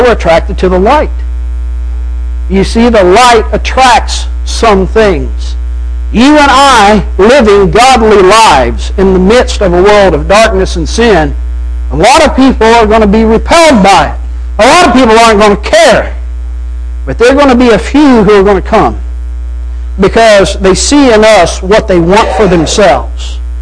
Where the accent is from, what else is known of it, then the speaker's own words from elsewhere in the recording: Arkansas, United States; because where I grew up in Arkansas, there were a lot of hills, a lot of trees.